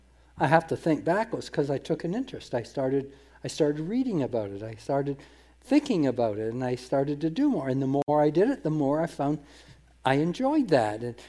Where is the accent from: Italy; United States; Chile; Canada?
Canada; Hamilton, Ontario; when I was growing up in Hamilton as a teenager.